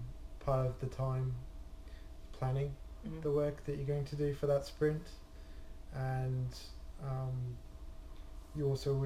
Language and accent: English; Australia; from Avanade. I'm an Agile coach from Australia.